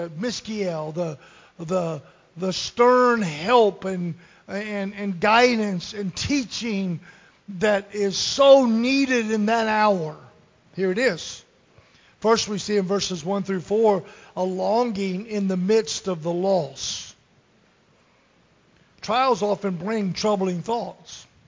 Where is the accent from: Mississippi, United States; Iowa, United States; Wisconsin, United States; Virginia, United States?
Virginia, United States; Lynchburg; One of them moved from our ministry in Rockford and moved to Lynchburg, my hometown.